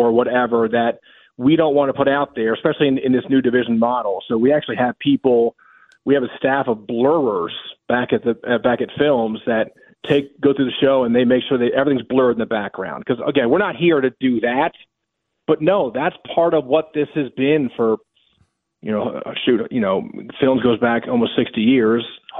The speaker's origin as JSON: {"language": "English", "town": "Reston", "region": "Virginia", "country": "United States", "tie": "born or raised there", "said": "I'm born and raised in Reston. I'm a Southlake High School graduate."}